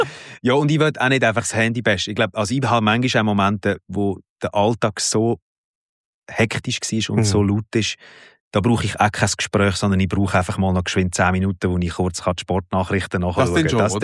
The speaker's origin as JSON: {"language": "German", "region": "Aargau", "country": "Switzerland", "said": "Ich als Aargauer würde es mit E schreiben."}